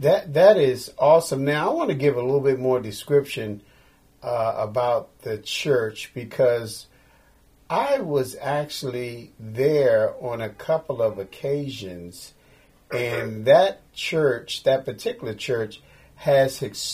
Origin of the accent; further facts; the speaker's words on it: Washington, District of Columbia, United States; Okay, so now, I am also from Washington, D.C., born and bred, and it's a couple of things I know about that area.